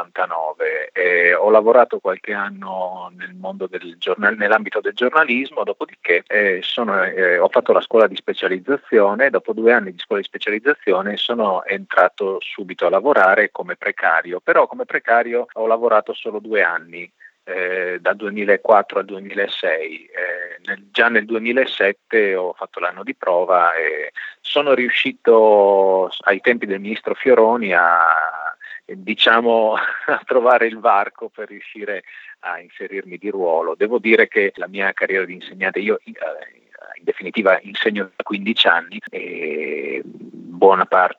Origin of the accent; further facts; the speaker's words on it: Pordenone, Friuli-Venezia Giulia, Italy; poi sono tornato a Pordenone, che è il mio paese natale. Ho frequentato le scuole medie a Pordenone e poi lì ho fatto anche il liceo classico